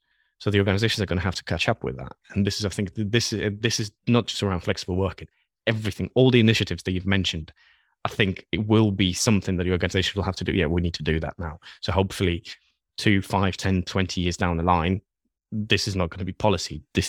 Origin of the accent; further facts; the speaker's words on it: Poland; English is a second language; I'm originally from Poland. That's where I was born. That's where I was raised.